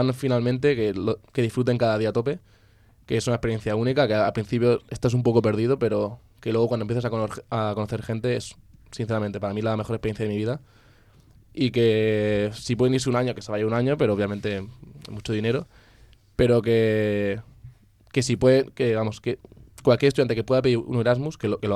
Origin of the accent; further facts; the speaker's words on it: Elche, Valencian Community, Spain; soy aquí, de Elche, soy de zona costera.